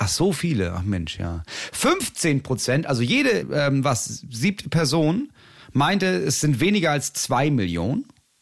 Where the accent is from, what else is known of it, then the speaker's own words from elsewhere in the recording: Hamburg, Germany; als Klasse ist man dahin, genau. Bei uns in Hamburg war es Bergen-Belsen.